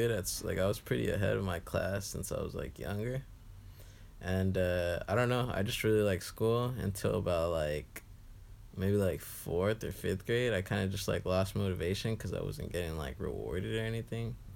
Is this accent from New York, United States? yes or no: no; Covina, California, United States; I'm from Covina, California. Okay. It's like 30 minutes from LA.